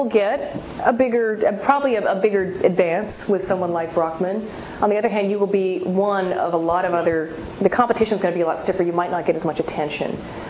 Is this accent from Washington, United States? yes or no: yes; Seattle, Washington, United States; I'm from Seattle, so I went to visit family